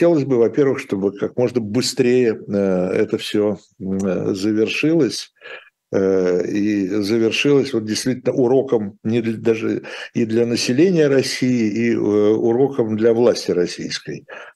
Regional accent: Lviv, Lviv Oblast, Ukraine; born there; Ну, я родился во Львове, действительно, но я не считаю себя украинцем.

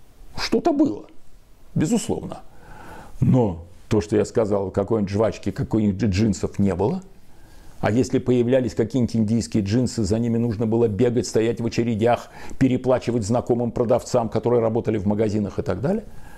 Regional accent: Saint Petersburg, Russia; Ну, например, я рос в Ленинграде.

